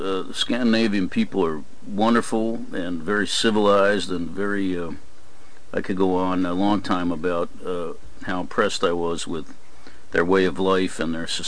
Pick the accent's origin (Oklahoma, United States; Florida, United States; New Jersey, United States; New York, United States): New Jersey, United States; got a few local scholarships in my hometown in New Jersey